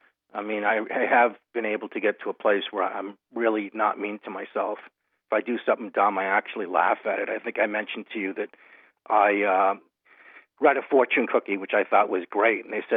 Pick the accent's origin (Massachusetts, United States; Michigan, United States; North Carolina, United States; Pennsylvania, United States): Massachusetts, United States; Boston; I'm from Boston, and we can have a good day.